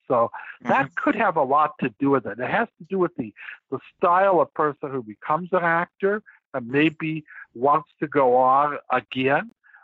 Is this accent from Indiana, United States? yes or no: no; Hollywood, California, United States; But I grew up in Hollywood, so I know a lot about it